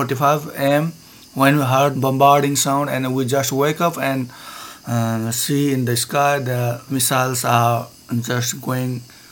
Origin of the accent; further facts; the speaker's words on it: Nepal; from Nepal.